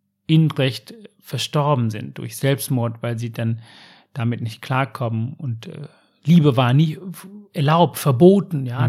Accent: Germany; ob es für mich als Deutsche so selbstverständlich ist

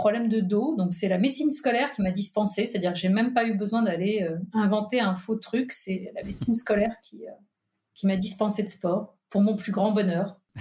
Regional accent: Nantes, Pays de la Loire, France; born there; now in Allier, France; Je suis née à Nantes, moi je vis dans l'Allier. Donc qui n'est pas l'Auvergne, qui est le Bourbonnais, parce que j'y tiens énormément. C'est le nord de l'Auvergne, on va dire.

